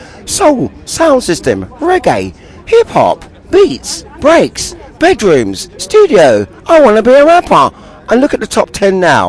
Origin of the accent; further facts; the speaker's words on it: London, United Kingdom; because I'm from London